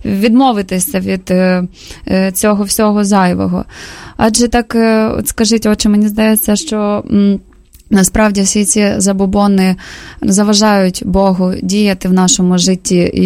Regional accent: Zaporizhzhia, Zaporizhzhia Oblast, Ukraine; сама я та росла в Запоріжжі

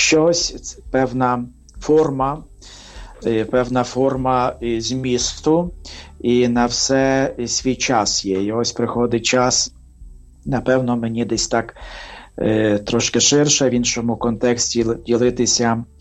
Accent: Horodyshche, Cherkasy Oblast, Ukraine; born there; Народився в Черкаській області, місто Городище, і ходив до школи звичайної.

